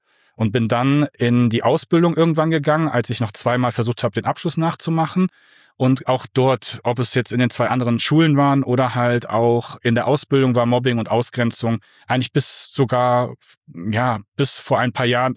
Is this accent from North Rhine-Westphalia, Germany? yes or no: yes; Düsseldorf, North Rhine-Westphalia, Germany; born there; now in Fulda, Germany; Genau, ich bin in Düsseldorf geboren. Im November 2020 bin ich mit meiner damaligen Ex-Frau, also noch damals Frau, hier hingezogen in den Vogelsbergkreis.